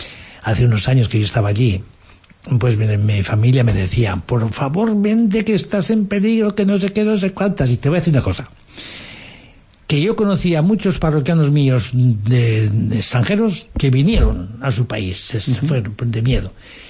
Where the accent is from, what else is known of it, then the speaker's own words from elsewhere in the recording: Navarre, Spain; now in Japan; tenía mi familia, tenía mi tierra, mi lengua, mi Navarra, que yo amo mucho.